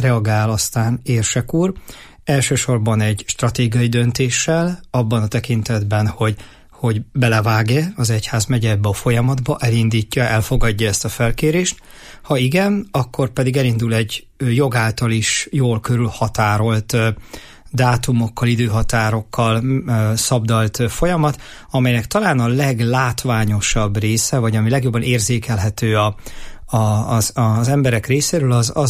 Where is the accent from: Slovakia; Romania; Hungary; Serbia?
Hungary; Jászberény, Jász-Nagykun-Szolnok; Tehát én is emlékszem Jászberényiként